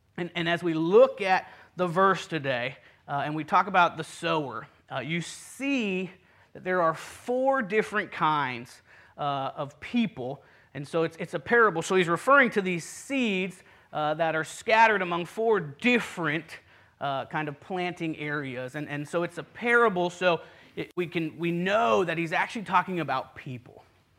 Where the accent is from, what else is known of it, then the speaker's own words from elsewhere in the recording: Puerto Rico; I grew up in Puerto Rico. My parents were missionaries, and so for 18 years of my life, I grew up there.